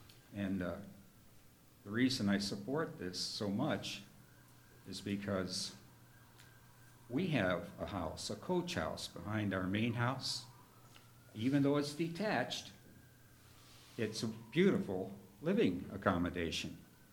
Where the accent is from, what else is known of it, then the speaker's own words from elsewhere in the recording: Chicago, Illinois, United States; we're both from Chicago originally.